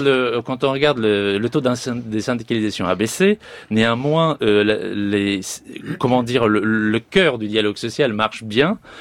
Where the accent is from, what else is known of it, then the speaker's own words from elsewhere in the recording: Sweden; French is a second language; J'ai grandi en Suède des années 80. On était 8 millions à l'époque.